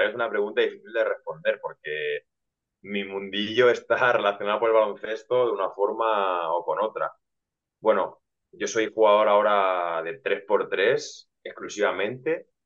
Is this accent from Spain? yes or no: yes; Albacete, Castilla-La Mancha, Spain; yo soy un chaval de Albacete